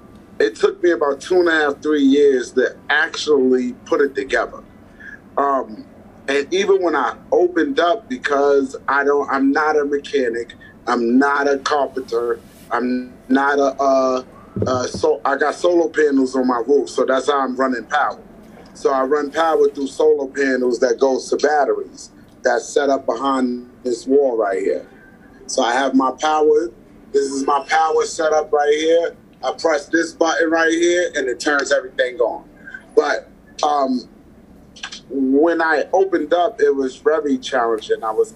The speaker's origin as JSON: {"language": "English", "town": "New York City", "region": "New York", "country": "United States", "tie": "born or raised there", "said": "I'm born and raised. I was born in Harlem Hospital, raised over by St. Nicholas Projects. I'm from 130th Street."}